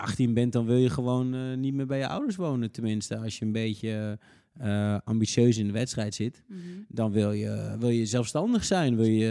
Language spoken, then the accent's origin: Dutch; Diepenheim, Overijssel, Netherlands; de jongens uit het dorp waar ik vandaan kom. Die wilden allemaal in Diepenheim blijven.